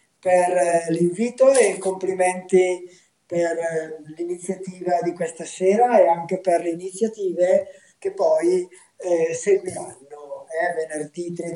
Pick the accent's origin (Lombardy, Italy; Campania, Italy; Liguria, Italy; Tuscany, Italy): Lombardy, Italy; Brescia; conosco soprattutto i problemi bresciani, sono bresciano